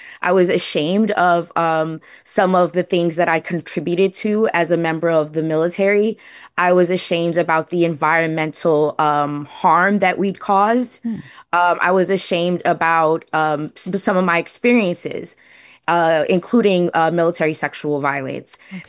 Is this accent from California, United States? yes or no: no; Brooklyn, New York, United States; born or raised there